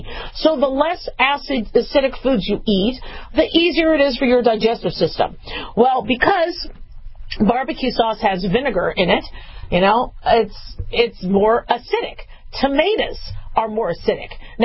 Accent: United States; But mind you, I'm very American. I love barbecue.

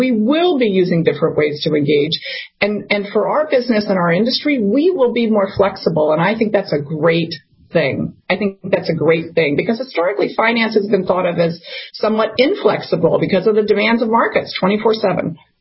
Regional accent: Washington, District of Columbia, United States; now in New York City, United States; I didn't grow up in New York City, where I live now, I grew up in Washington, D.C.

